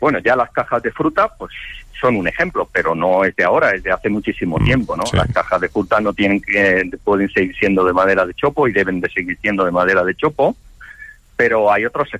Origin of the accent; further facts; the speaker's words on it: Jaén, Andalusia, Spain; now in Granada, Spain; aunque soy de Jaén, pero vivo en Granada desde hace muchos años.